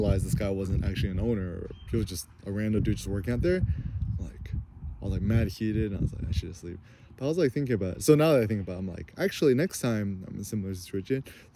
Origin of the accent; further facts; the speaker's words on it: California, United States; growing up in the Bay Area, super liberal